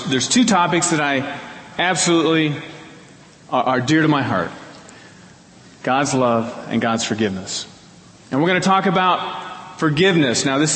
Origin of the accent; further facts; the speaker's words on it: Iowa, United States; I grew up in Iowa. I was born and raised in Iowa. I went to school at Iowa State University.